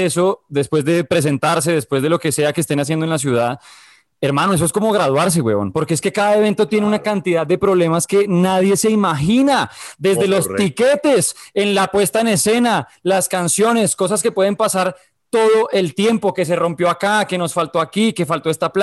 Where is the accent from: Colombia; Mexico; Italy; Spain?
Colombia; Yo no vengo con ellos. Yo soy el colombiano.